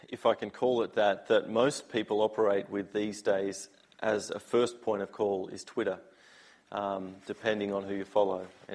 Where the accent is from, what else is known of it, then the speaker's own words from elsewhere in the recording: Australia; where are you from? And we'll say, Australia.